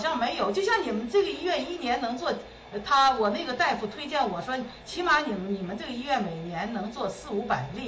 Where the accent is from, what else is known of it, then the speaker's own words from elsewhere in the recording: Ningbo, Zhejiang, China; 我呢，这个我是宁波的。